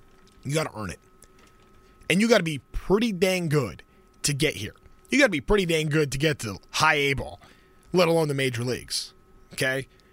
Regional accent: California, United States; growing up in Southern California, early 2000s, I'm a big college football fan.

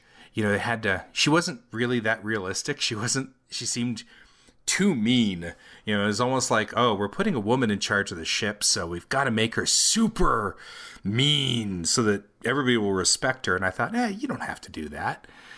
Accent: Denver, Colorado, United States; also born or lived in Houston; I'm from Denver, Colorado, and have lived here pretty much all my life. I actually was born in Houston, but I only lived there for about a year and a half before my dad was transferred here.

